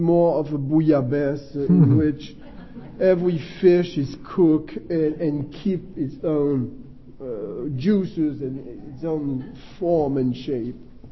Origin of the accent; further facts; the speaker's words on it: France; accent: French; English is a second language; Well, I'm French. I'm American also, but I'm French. And because I'm French and because I have my accent